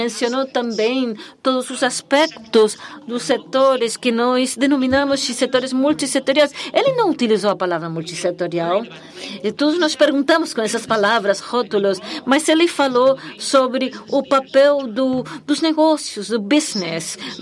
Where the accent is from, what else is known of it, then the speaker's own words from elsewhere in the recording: Beirut, Beirut Governorate, Lebanon; Eu cresci em Beirute, em que há 18 religiões que dizimaram esse país.